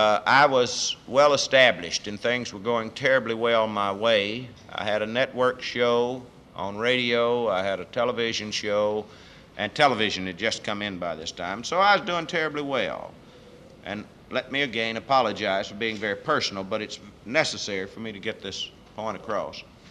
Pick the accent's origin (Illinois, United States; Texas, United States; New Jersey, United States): Texas, United States; Austin; which was 3.5 more than I was raised with out in South Austin